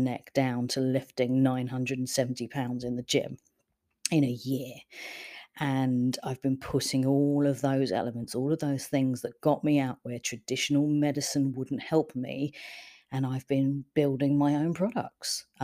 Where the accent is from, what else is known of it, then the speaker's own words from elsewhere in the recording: London, United Kingdom; And I'm originally from London, as you could probably tell from the accent